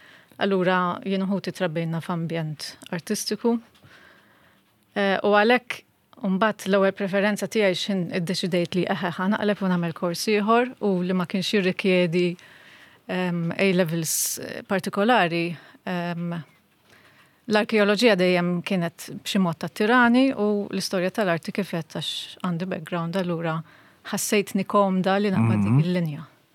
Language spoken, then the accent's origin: Maltese; Rabat, Gozo, Malta; Ovvjament ikkun ta' tjaw lili l-ewwel nett għax il-Ħaġar nafhom jiena proprjament mir-Rabat allura ħdimt ħafna qrib tagħhom f'diversi okkażjonijiet